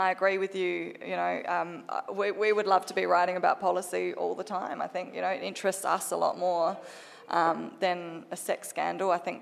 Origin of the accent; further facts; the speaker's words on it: Adelaide, South Australia, Australia; It's something very local, very South Australian. I'm from Adelaide originally, very South Australian, you know.